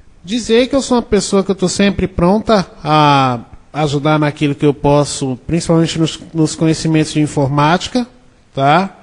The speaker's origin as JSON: {"language": "Portuguese", "region": "São Paulo", "country": "Brazil", "said": "desculpa, é que eu não conheço aqui, sou de São Paulo."}